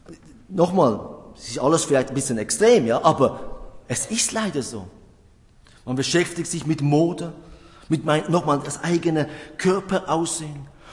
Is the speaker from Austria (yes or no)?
no; Switzerland; Geldgierig, ja, bei uns in der Schweiz ist das ein Thema, ja. Land der Banker. Das heißt nicht, dass wir geldgierig sind